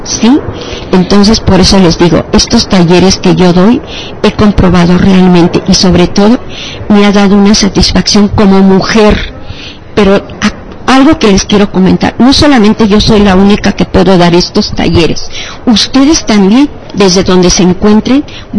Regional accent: Oaxaca, Mexico; Soy oaxaqueña, tengo sangre oaxaqueña y es un orgullo para mí pertenecer a esa raza de Benito Juárez.

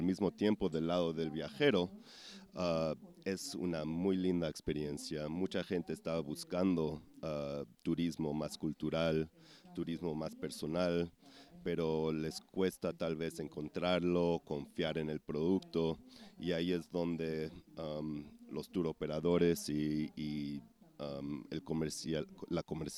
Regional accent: United States; vengo de los Estados Unidos.

